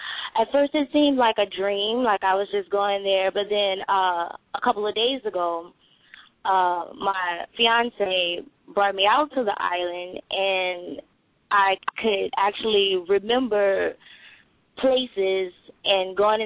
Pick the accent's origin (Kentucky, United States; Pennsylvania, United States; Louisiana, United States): Louisiana, United States; now in California, United States; it's not as cold as I'm originally from Louisiana, so it's pretty nice out here compared to what I'll get from out there.